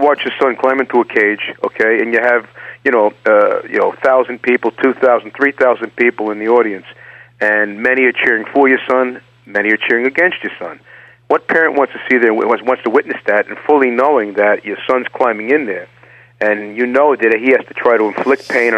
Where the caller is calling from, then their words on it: Oyster Bay Cove, New York, United States; I'm calling from my office in Oyster Bay Cove, Long Island.